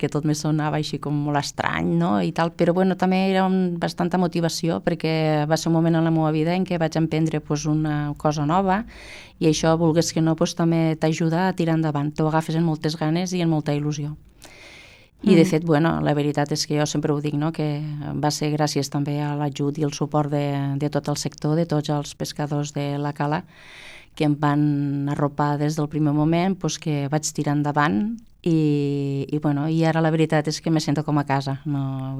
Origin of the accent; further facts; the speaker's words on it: Amposta, Catalonia, Spain; Soc d'Amposta, sí.